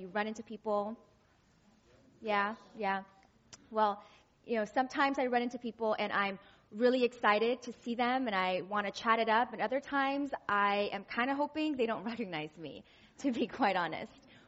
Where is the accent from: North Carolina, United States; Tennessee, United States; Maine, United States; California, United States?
California, United States; I'm from the Silicon Valley. I like this place. I grew up here.